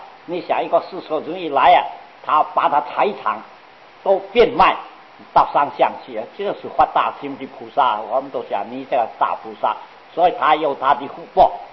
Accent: China; 我们中国人

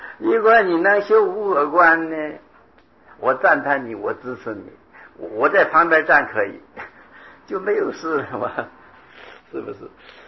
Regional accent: China; 我们中国人呢、就是这个法门比较契机

